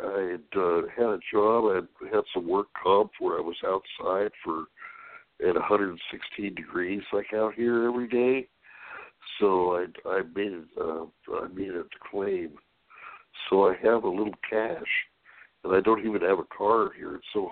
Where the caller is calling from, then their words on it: Barstow, California, United States; from California.